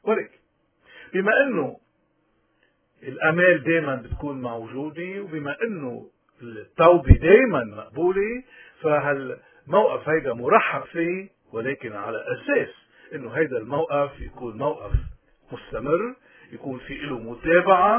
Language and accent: Arabic; Lebanon; ولكن نحن كمسيحية وتحديدا كموارني وبالأجمل كلبنانيين